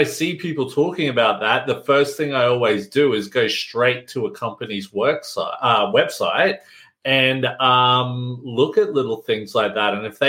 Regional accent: Brisbane, Queensland, Australia; Well, I'm a Broncos fan. I come from Brisbane

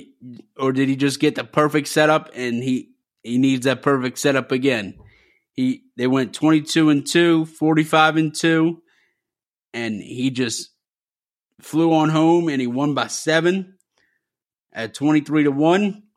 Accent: Louisiana, United States; Then they brought him here to my home state of Louisiana and brought him to the Louisiana Derby.

